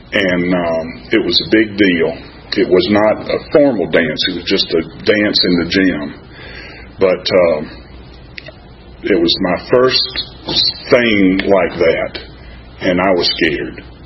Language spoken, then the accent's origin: English; Orangeburg, South Carolina, United States; born there; I was born in 1943 in Orangeburg, South Carolina, a little town about halfway between Columbia, the capital, and Charleston.